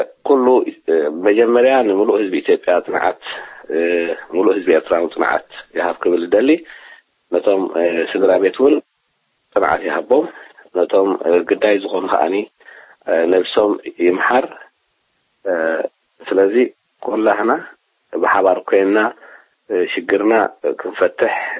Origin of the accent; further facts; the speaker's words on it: Eritrea; ወስ ኮለም ከተማ ነዋሪ ነኝ ኤርትራዊ ነኝ